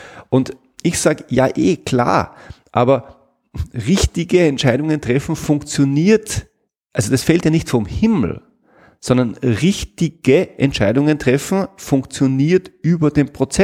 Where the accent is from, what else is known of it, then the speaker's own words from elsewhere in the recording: Salzburg, Austria; ich komme aus Salzburg